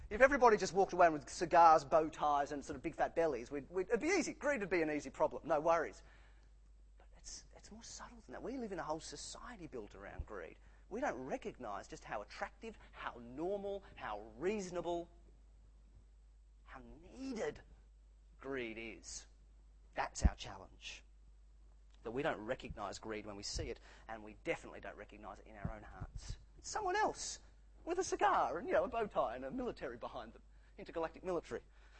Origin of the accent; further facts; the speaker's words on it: Australia; middle-class Australians see ourselves, upper-middle-class Australians see ourselves as Aussie battlers